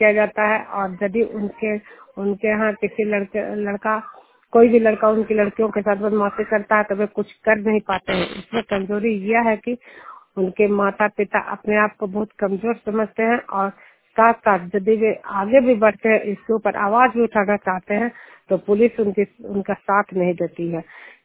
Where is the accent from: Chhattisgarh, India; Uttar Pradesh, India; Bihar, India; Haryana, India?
Bihar, India; Juniyar